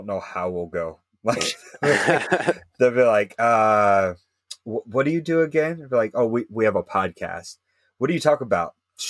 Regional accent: Alaska, United States; now in Laredo, United States; And I'm originally from Alaska. So I miss the mountains. I miss the wilderness.

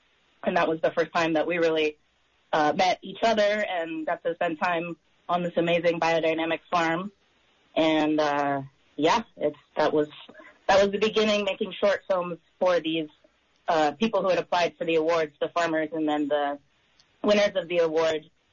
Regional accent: California, United States; I grew up in Humboldt

